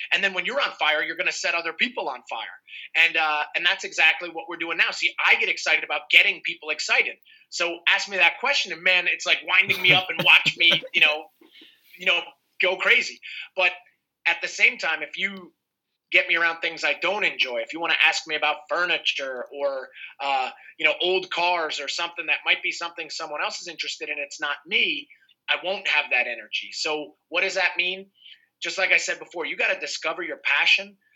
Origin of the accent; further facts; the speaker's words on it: New York, United States; born there; Well, I was born outside of New York City, and I played all sports growing up.